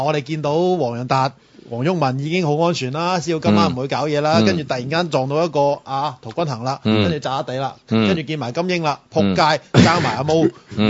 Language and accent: Cantonese; Mong Kok, Kowloon, Hong Kong; 因為始終我喺度大啊、嗯，我真係土生土長喺旺角嘅。